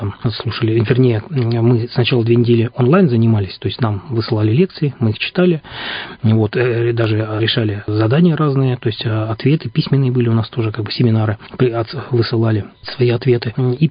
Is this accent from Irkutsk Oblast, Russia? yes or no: yes; Irkutsk Oblast, Russia; Ну и получается, вот я из Иркутской области был, 9 нас человек было.